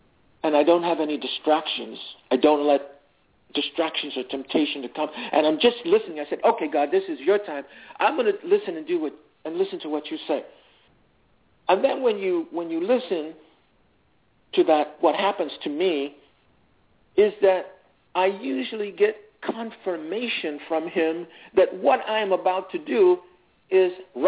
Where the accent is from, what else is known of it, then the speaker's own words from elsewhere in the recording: New York City, New York, United States; I'm from New York. I grew up in all of these boroughs. I grew up in Manhattan and Spanish Harlem and the Bronx and Brooklyn and Queens.